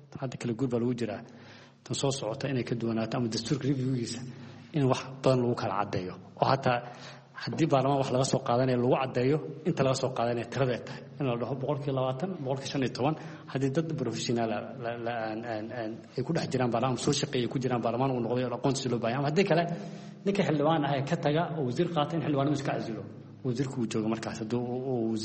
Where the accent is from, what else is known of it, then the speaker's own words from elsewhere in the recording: Kismayo, Lower Juba, Somalia; Jubbaland waxaan ka soo jeedaa Kismaayo